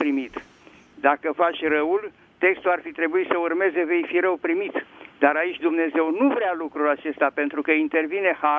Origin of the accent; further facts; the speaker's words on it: Bucharest, Romania; sunt din București.